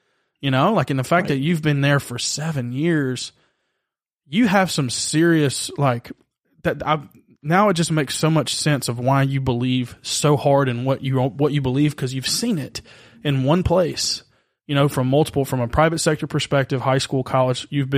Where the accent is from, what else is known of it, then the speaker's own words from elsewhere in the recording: Auburn, Alabama, United States; I'm from the South, baseball, like, because I grew up around Auburn and my dad went to Auburn.